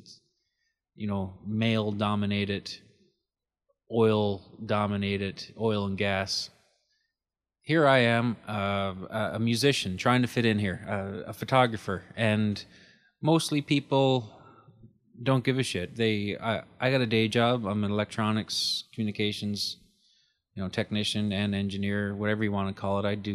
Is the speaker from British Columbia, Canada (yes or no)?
no; Newfoundland and Labrador, Canada; I'm from Newfoundland originally.